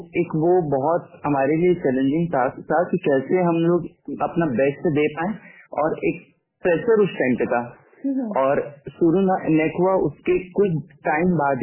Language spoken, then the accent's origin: Hindi; Raigarh, Chhattisgarh, India; नहीं मैडम, तो मैं हूँ प्रॉपर रायगढ़ से।